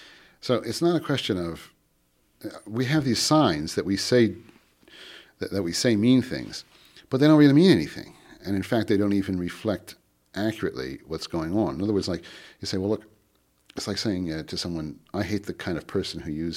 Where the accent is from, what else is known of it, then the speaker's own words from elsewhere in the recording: Philadelphia, Pennsylvania, United States; accent: Philadelphia; Well, I'm from Philadelphia, and so I sound like a Philadelphian, I think.